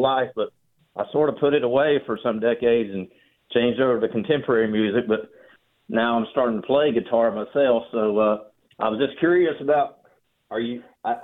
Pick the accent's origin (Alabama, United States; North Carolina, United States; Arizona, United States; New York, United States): North Carolina, United States; Yes, I'm from North Carolina, probably about an hour from where Alex lives in Hickory, North Carolina.